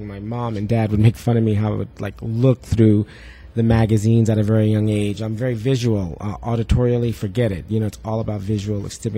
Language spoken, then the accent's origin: English; New York City, New York, United States; Born and raised in this wonderful city called New York, New York. Basically, the pavement of the city has been my playground from the very, very beginning.